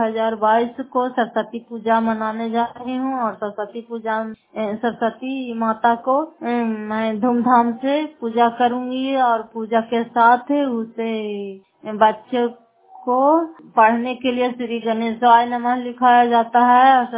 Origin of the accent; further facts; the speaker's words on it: Fatehpur, Bihar, India; घर फतेहपुर, पंचायत मकौसा, जिला नालंदा और कराल पत्थर प्रखंड की निवासी हूँ।